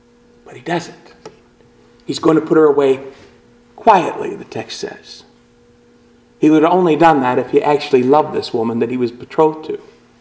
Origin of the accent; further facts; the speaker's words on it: Appalachia, United States; I grew up in the Appalachians just to make sure you know that.